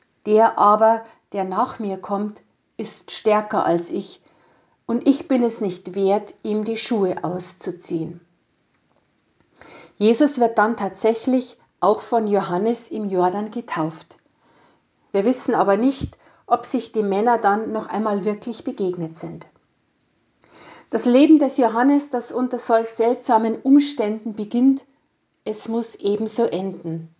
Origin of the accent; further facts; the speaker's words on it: Lauterbach, Bavaria, Germany; Durch meine Heimatgemeinde Lauterbach in der Gemeinde Rohrdorf läuft ein kleiner Bach.